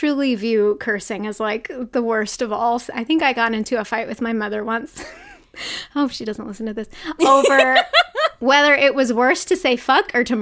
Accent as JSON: {"language": "English", "region": "Arkansas", "country": "United States", "tie": "born or raised there", "said": "Because I just, was kind of in a bubble, I feel like, growing up in Arkansas."}